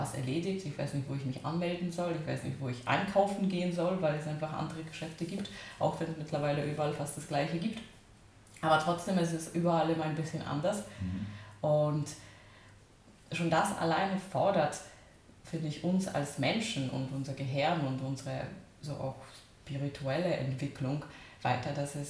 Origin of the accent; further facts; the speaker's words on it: Kraków, Lesser Poland, Poland; moved away as an adult; now in Vienna, Austria; ich bin schon einmal ausgewandert von Krakau nach Wien, weil ich komme eben aus Krakau in Polen. Und das war vor ziemlich genau 10 Jahren mittlerweile.